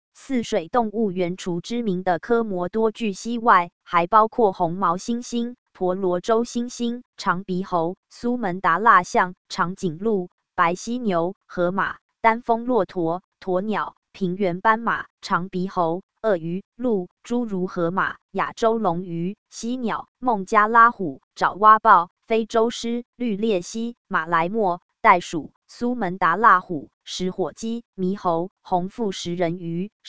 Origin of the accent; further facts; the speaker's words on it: Taiwan; 途中司机问我来自何处，我告知来自台湾